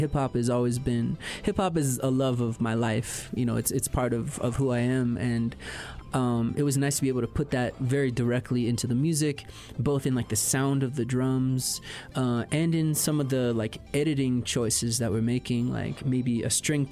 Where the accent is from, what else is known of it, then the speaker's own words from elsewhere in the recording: East Coast, United States; And I grew up on the East Coast, so that kind of hip hop where it's like it's nasal and it's mean